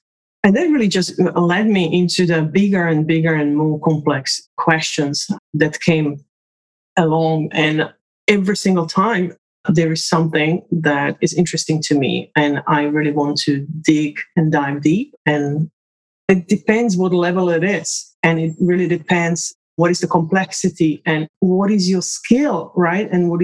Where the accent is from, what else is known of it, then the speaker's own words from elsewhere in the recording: Slovakia; born there; English is a second language; I come from Slovakia, which used to be part of Czechoslovakia, which used to be under the communist regime. So I was born in communism. And yeah, I am a communist kid, literally.